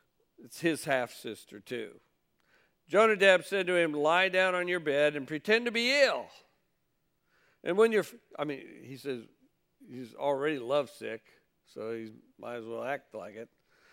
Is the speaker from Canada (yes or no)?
no; Kentucky, United States; Maybe if I was from Kentucky, which I was for 23 years down there.